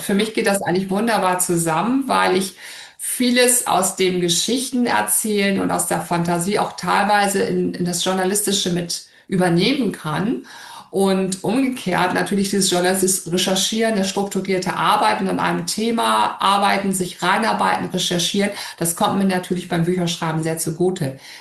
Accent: Bremen, Germany; also born or lived in Munich; ich bin Bremerin und habe einige Zeit, habe 10 Jahre in München gelebt

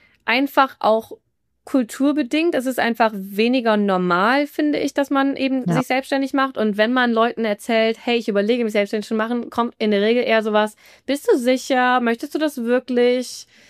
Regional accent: Aachen, North Rhine-Westphalia, Germany; ich komme ursprünglich aus Aachen

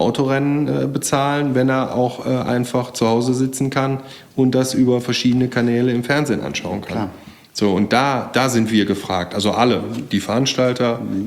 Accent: Geldern, North Rhine-Westphalia, Germany; weil ich bin auch auf dem Land groß geworden, ja, erst in Geldern am wunderschönen Niederrhein.

